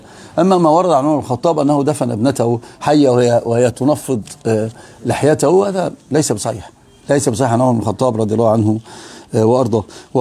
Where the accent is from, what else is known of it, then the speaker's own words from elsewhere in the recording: Upper Egypt, Egypt; وأنا أقول لكم أنا صعيدي، الصعيدي دايما يميل للذكور